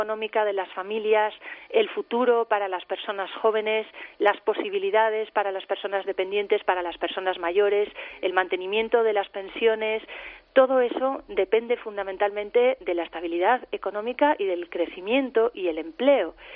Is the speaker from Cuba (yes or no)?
no; Galicia, Spain; Yo, evidentemente, soy gallega, me siento orgullosísima de ser gallega